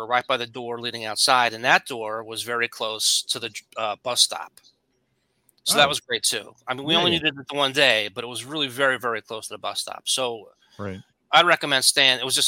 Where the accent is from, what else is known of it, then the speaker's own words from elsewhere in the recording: Northeast, United States; I mean, we're from the Northeast. I can't sleep if it's not like 50 degrees in my bedroom.